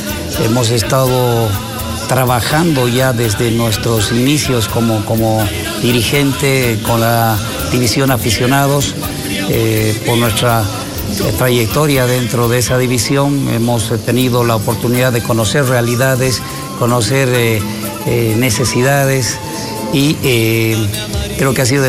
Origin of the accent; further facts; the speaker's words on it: Bolivia; los problemas que tenemos como sociedad boliviana